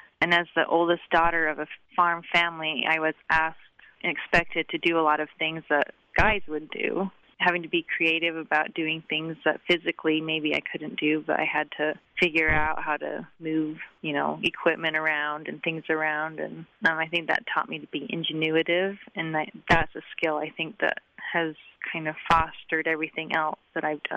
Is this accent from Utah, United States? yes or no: yes; Provo, Utah, United States; And I got that a lot, especially growing up in Provo. I went to BYU as an undergrad